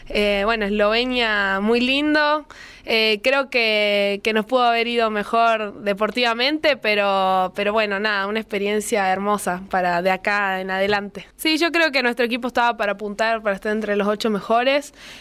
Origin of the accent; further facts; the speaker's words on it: Argentina; como argentina y como mujer